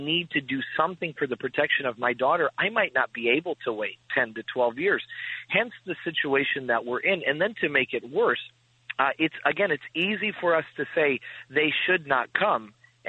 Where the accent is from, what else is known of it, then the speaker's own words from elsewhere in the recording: Chicago, Illinois, United States; I was born and raised in Chicago.